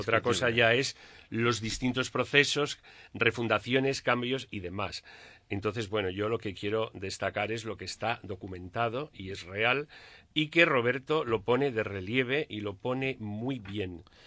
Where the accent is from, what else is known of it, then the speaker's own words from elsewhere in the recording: Toledo, Castilla-La Mancha, Spain; now in Valladolid, Spain; yo soy de Toledo, o sea, soy vallisoletano como vecino de Valladolid y en todo caso de adopción.